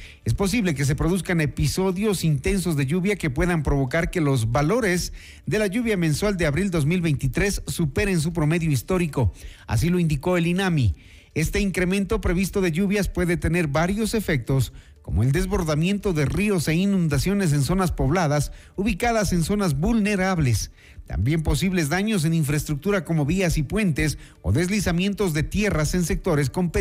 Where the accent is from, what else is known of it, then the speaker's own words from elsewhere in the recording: Quito, Pichincha, Ecuador; en el sur de Quito, en el sector del Valle de los Chillos, que es de donde yo vengo.